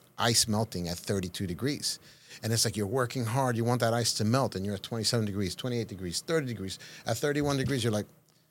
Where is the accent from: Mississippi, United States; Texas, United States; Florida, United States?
Florida, United States; Miami; born there; moved away; I mean, I was born in Miami. We left South Florida for the Carolinas in 2012.